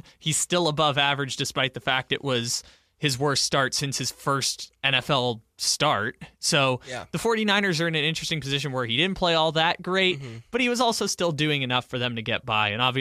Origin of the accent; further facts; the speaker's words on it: San Diego, California, United States; Yes, recovering Charger fan over here. Born and raised in San Diego.